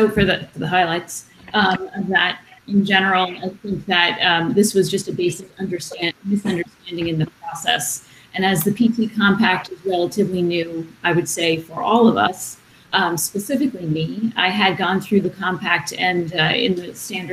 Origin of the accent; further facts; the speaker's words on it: North Carolina, United States; In my home state of North Carolina